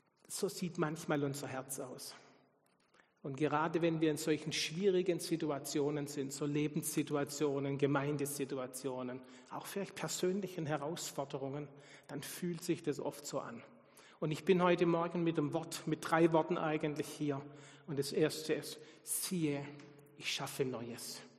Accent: Baden-Württemberg, Germany; Man kann mit viel geizen als Schwabe, ne? Aber nicht mit Witzen.

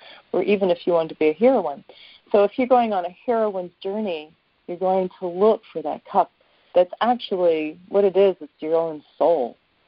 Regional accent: Virginia, United States; and I grew up in Virginia, and we have a farm that was a land grant from the King of England.

